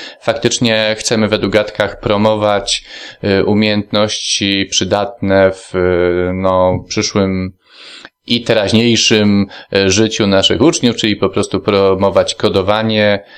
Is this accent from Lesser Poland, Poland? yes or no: yes; Tarnów, Lesser Poland, Poland; A z Tarnowa.